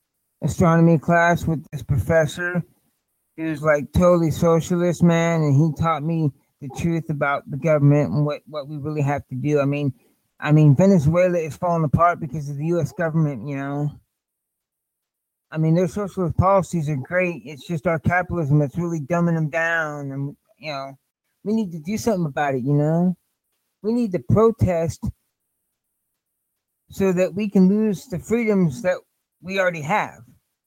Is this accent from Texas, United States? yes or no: no; Indiana, United States; I knew people. I'm from Indiana, and I knew